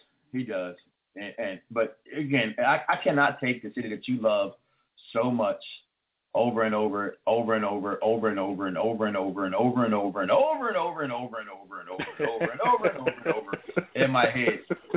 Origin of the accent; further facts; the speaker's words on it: Chicago, Illinois, United States; I'm from Chicago.